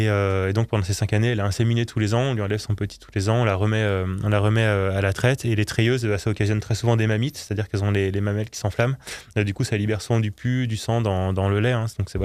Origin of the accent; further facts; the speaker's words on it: Brittany, France; je suis breton d'ailleurs